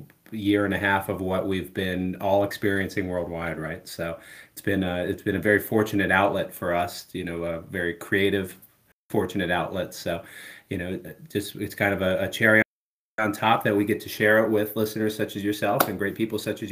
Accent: Virginia, United States; now in Pittsburgh, United States; I'm from Pittsburgh, Pennsylvania, and Brian's back from where I'm originally from, down in the Virginia area.

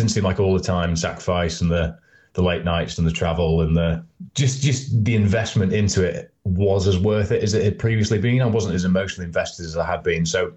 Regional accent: Scotland, United Kingdom; but I grew up in Scotland

